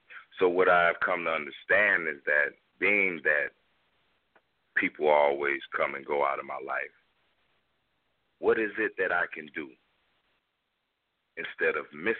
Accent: Minneapolis, Minnesota, United States; born there; I was born in Minneapolis. I'm back in Minneapolis now. I've been up here like about 13 years, right? All my family's from up here.

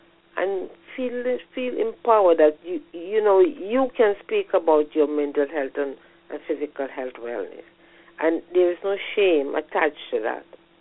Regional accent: Trinidad & Tobago; now in Canada; I'm a woman from Trinidad and Tobago. I live in Canada, and I'm an educator.

